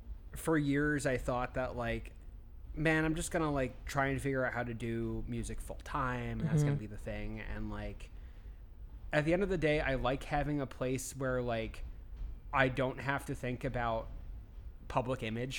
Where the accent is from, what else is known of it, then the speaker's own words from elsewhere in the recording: Connecticut, United States; The one near where I grew up in Connecticut had a...